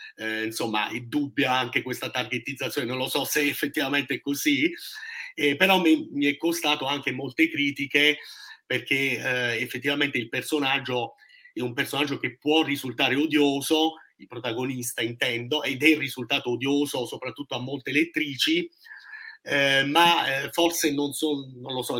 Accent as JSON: {"language": "Italian", "region": "Abruzzo", "country": "Italy", "moved": "yes", "said": "essendo un abruzzese espatriato e non seguendo ormai da tanti anni, come hai detto, sì, saranno 14 anni ormai"}